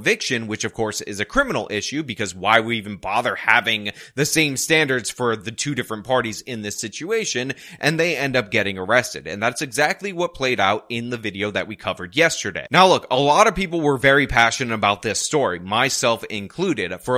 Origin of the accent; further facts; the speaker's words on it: New York, United States; And believe me, as somebody who has to pay electric bills to the same company, being a New Yorker, I'm telling you, that is billed monthly.